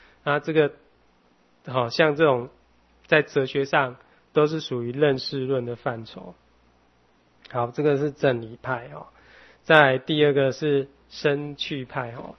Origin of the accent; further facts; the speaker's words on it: China; 他不是就是说像我们中国人比较喜欢简洁，有没有？